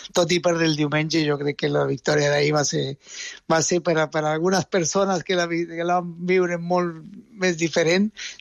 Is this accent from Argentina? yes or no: yes; Argentina; com a argentí a mi m'ha fet sentir orgull en un terreny de joc